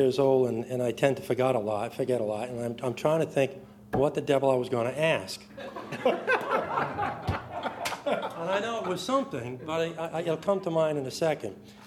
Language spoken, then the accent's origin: English; New England, United States; Well, I'm from New England.